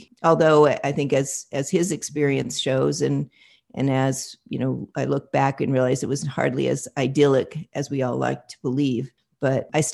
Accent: Hawaii, United States; I didn't know what the solstices meant growing up in Hawaii, that there was no notion of, oh, guess what?

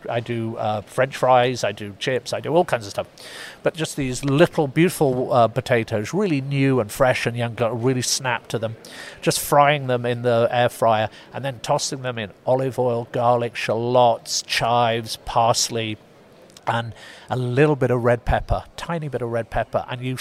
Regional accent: United Kingdom; I come from Britain

